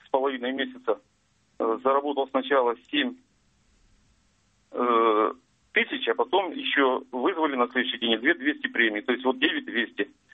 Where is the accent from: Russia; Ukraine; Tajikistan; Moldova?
Russia; Chelyabinsk, Chelyabinsk Oblast; я из Челябинска сам.